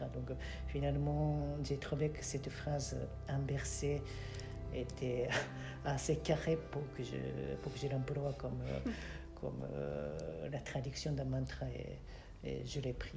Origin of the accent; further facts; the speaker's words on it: Japan; first language Japanese; French is a second language; Concernant l'apprentissage, je n'ai pas eu beaucoup de problèmes car ma langue maternelle est japonaise et en français il existe beaucoup moins de caractères qu'en japonais